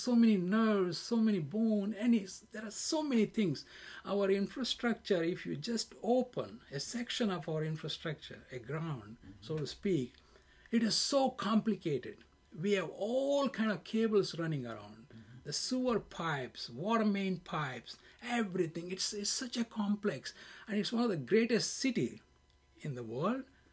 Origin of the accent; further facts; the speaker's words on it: Bangalore, Karnataka, India; English is a second language; now in United States; I am from India, and I am from the southern part of India, Bangalore. I graduated with engineering, and I came here.